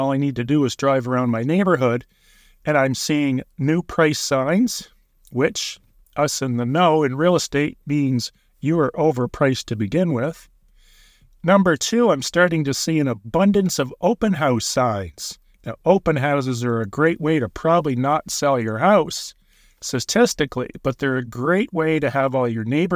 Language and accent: English; Ontario, Canada; if you compare it to my hometown in Ontario.